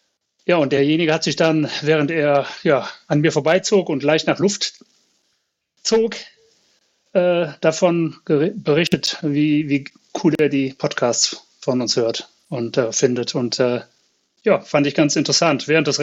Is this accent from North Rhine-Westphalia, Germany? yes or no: yes; North Rhine-Westphalia, Germany; Ich komme aus dem Oberbergischen